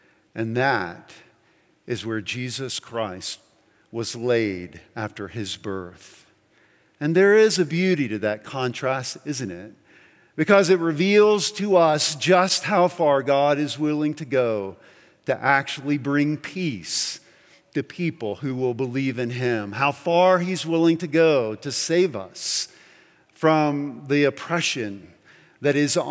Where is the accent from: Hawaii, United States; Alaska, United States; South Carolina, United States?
South Carolina, United States; where I grew up in South Carolina